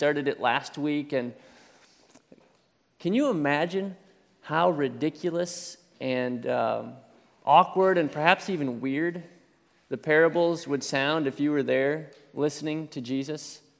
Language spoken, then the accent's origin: English; Wisconsin, United States; We're both from Wisconsin. So we're both Packer fans. We bleed cheese.